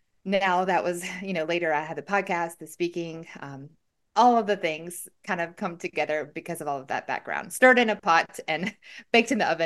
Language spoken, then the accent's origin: English; the South, United States; people say I talk really fast and I'm from the South